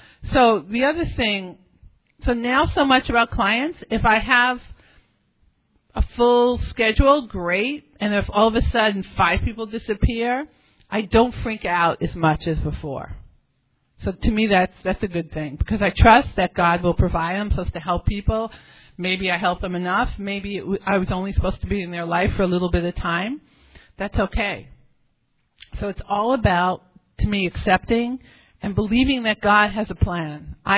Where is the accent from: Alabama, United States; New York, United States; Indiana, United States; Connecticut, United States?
New York, United States; New York City; it makes you strong growing up in New York City, you know, if you make it through